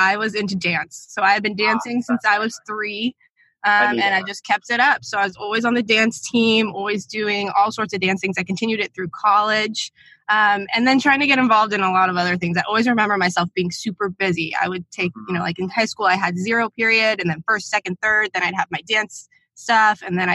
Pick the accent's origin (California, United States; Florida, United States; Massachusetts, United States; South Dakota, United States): California, United States; Orange; I grew up in the city of Orange, so I always have to say that. City of Orange in Orange, Californ